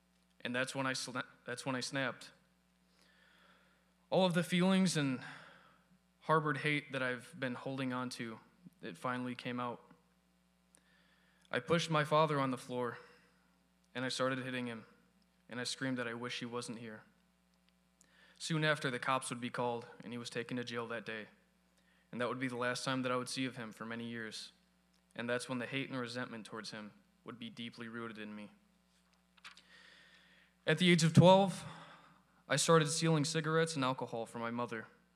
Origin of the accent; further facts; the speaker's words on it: Berwyn, Illinois, United States; born there; I was born in Berwyn, Illinois, which for many of you who don't know, is basically Chicago, in a very rough part of Chicago.